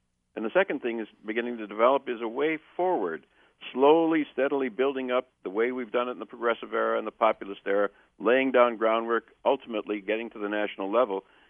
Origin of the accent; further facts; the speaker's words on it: Racine, Wisconsin, United States; You know, I'm from Racine, Wisconsin. I can talk to my conservative high school friends in Racine about what this means.